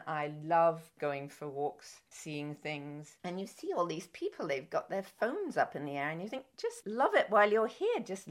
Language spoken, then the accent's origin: English; London, United Kingdom; I grew up in London, and I grew up in North London, which is a very artsy part of London.